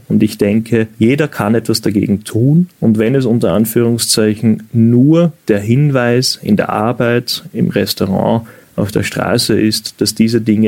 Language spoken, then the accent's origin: German; Austria; soll ich als Österreicher einem Deutschen etwas über historische Schulden erklären?